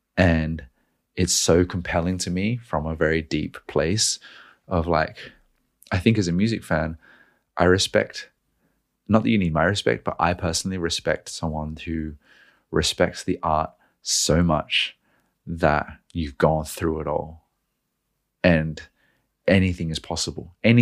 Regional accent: Knoxville, Tennessee, United States; as an American, as a Texan from Austin, Tennessee, Knoxville, Tennessee, apologies

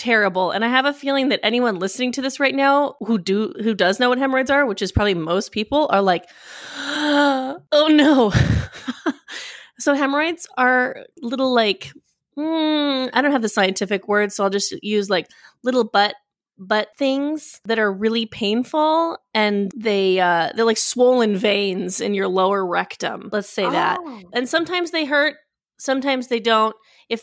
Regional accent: Colorado, United States; Every time I'm like, oh yeah, I'm from Colorado

